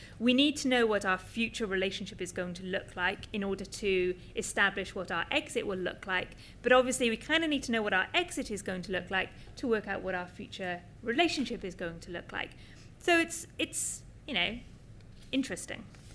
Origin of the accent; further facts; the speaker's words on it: Wales, United Kingdom; As a Welsh person, actually, getting cash from the EU is a really important thing.